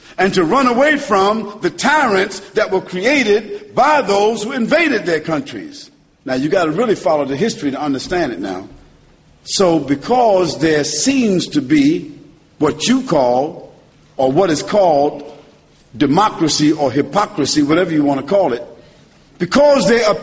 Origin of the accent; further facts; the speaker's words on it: United States; Now, of course, I thank God for the privilege of being an American, a Muslim American, because I have the best of two worlds.